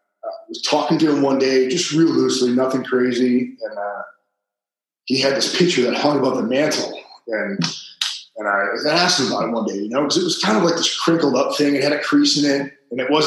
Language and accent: English; Buffalo, New York, United States; Buffalo, New York.